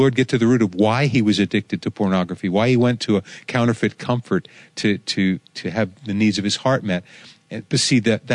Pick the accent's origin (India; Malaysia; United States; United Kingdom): United States; Pennsylvania; I grew up in Pennsylvania. I understand. We're not always honest in Pennsylvania.